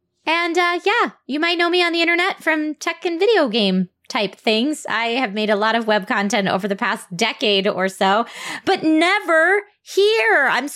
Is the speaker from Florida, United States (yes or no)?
no; Pennsylvania, United States; I am originally from a rural town in Pennsylvania, about an hour outside of Philadelphia. I grew up in a really, really, it was a very, very tiny town